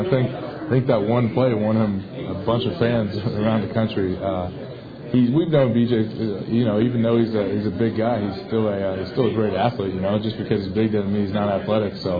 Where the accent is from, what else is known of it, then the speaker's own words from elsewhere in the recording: Ohio, United States; I'm from Ohio, and high school football is pretty big in Ohio, at least we think it is.